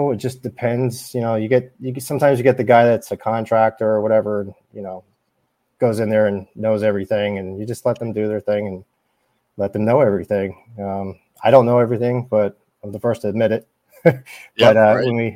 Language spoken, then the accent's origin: English; Marlton, New Jersey, United States; Well, I'm from Marlton, New Jersey. It's South Jersey. It's in Burlington County. Graduate high school up there.